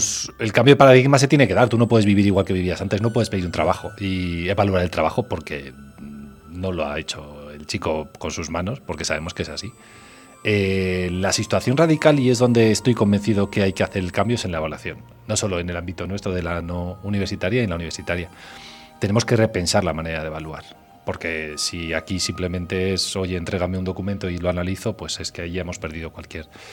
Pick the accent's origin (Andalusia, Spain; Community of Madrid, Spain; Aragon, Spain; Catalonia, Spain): Aragon, Spain; Zaragoza; yo repito siempre lo mismo, yo vengo de Zaragoza, ¿no?